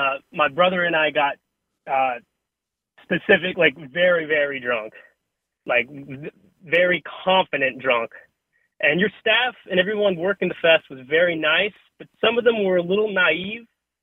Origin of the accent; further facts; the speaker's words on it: Houston, Texas, United States; from Houston.